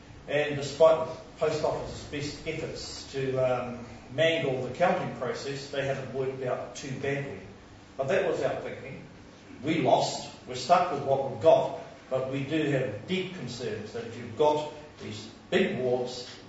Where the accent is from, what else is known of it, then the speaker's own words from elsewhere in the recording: New Zealand; Now, that's just embedded as a part of being a Kiwi.